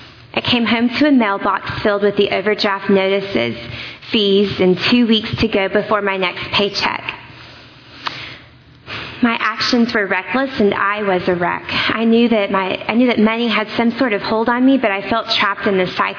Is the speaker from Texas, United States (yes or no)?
yes; Rowlett, Texas, United States; I grew up outside of Dallas in the small town of Rowlett.